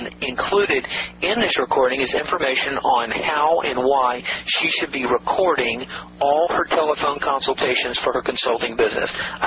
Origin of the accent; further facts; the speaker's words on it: Atlanta, Georgia, United States; All right, I'm from Atlanta, so I'm from the south originally.